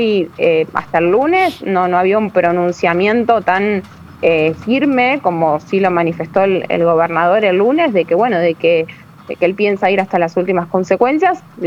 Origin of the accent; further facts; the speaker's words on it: Argentina; no solamente nosotros como argentinos